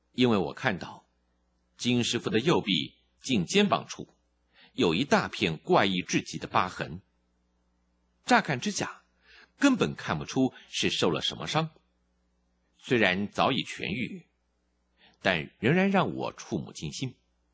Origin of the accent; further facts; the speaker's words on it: Yangzhou, Jiangsu, China; 我的家乡扬州当时也是沦陷区之一